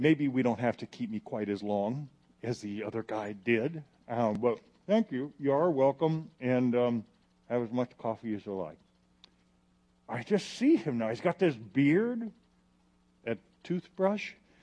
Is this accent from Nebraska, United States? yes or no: no; Arizona, United States; It's Arizona. It's Arizona. We're from Arizona. It's like we're cursed.